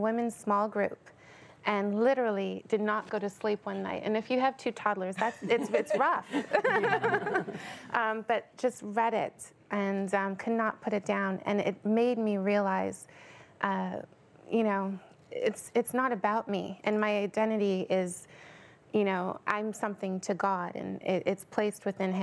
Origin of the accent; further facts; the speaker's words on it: Trinidad & Tobago; also born or lived in Canada; Well, I met my husband when I was living in Canada. So, but I was born and raised in Trinidad